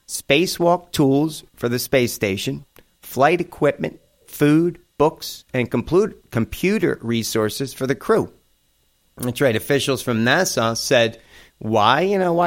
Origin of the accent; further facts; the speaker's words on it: New Jersey, United States; Hurricane Sandy hit New Jersey, my home state, resulting in 110 deaths and $50 billion in damages.